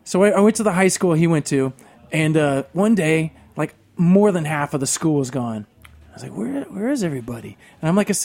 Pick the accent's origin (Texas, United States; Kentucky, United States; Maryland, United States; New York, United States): Kentucky, United States; Cadiz; My hometown is Cadiz, Kentucky.